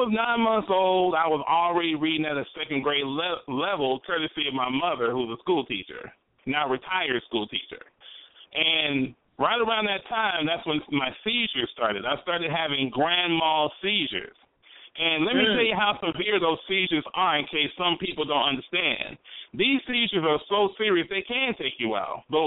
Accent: Spring Hill, Louisiana, United States; I come from Spring Hill, Louisiana.

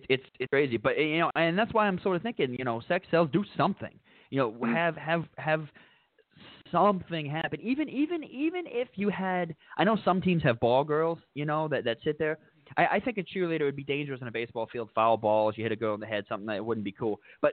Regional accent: New York, United States; accent: Long Island; I have the Long Island thing, but I also have the everyone around here asked me if I'm from New England because I sort of have – I picked up –

